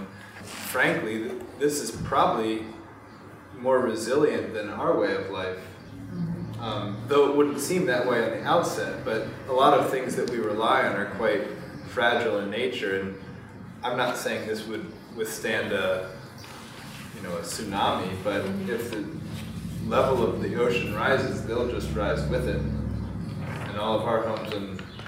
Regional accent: Washington, District of Columbia, United States; born there; And I was born in Washington, D.C., and people were starting to talk about it.

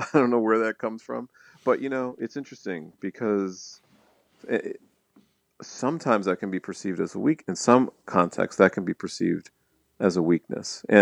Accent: Ohio, United States; born there; my birth father was Black, and I was born in Ohio in 1968.

